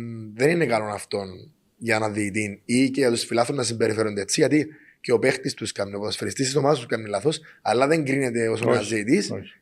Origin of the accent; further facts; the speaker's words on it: Sotira, Famagusta District, Cyprus; Στην Αγία Θέκλα στη Σωτήρα, στην όμορφη Σωτήρα, το χωριό μου.